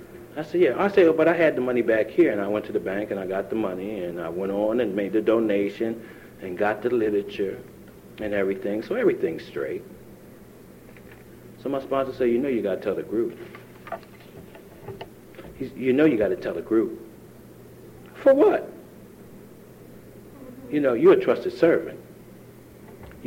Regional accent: Philadelphia, Pennsylvania, United States; And I'm from Philadelphia, right? And I used to run up and down the road and go home.

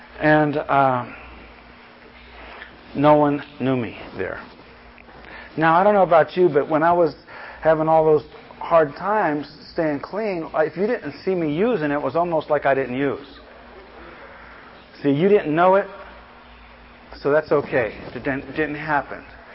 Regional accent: San Francisco, California, United States; I had to ride in San Francisco. I'm from San Francisco.

